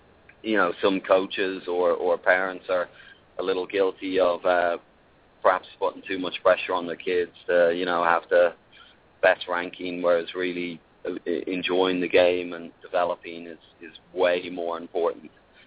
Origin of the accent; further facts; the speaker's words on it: Ireland; I grew up in Ireland playing some rugby.